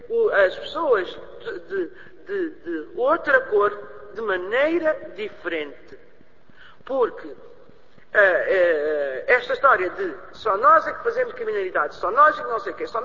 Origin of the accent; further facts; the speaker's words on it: Cape Verde; now in Portugal; eu tenho saudades da minha terra, isso tenho. Eu costumo dizer, Claralho de Bonsom, que eu sou portuguesa 200%, mas eu sou cabo-verdiana 400%.